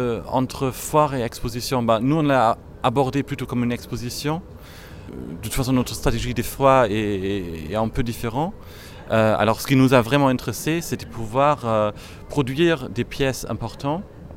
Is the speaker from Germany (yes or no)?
yes; Berlin, Germany; also born or lived in London; now in Paris, France; Nous nous sommes installés à Paris il y a, nous personnellement, ça fait 5 ans maintenant. Moi, je suis d'origine de Berlin. J'ai passé 7 ans à Londres.